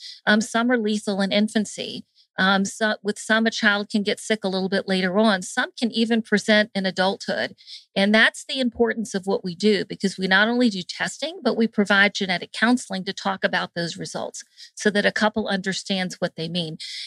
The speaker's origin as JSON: {"language": "English", "town": "Atlanta", "region": "Georgia", "country": "United States", "tie": "born or raised there", "said": "because I grew up in the Jewish community here in Atlanta."}